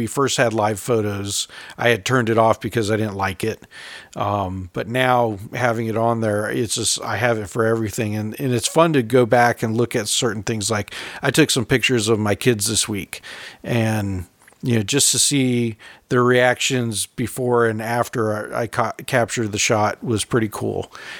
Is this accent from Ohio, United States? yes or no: no; California, United States; being that I'm from California, most of the years prior to having children, we would fly to California for Christmas.